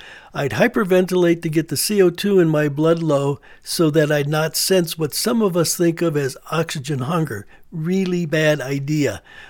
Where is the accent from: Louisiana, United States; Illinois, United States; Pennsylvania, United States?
Illinois, United States; Berwyn; At age 18, I was a lifeguard and a pool operator in my hometown of Berwyn, Illinois.